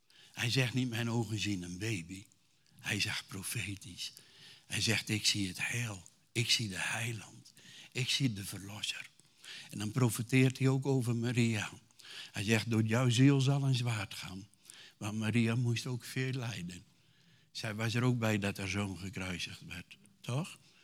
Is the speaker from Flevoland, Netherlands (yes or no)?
yes; Urk, Flevoland, Netherlands; ik kom van Urk, heel streng protestant, zwaar reformatorisch op.